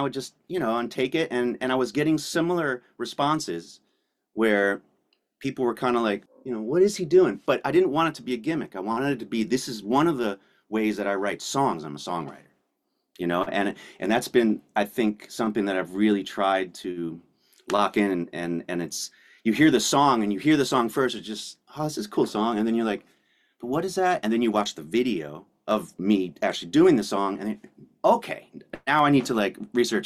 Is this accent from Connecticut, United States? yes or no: yes; Connecticut, United States; I grew up in Connecticut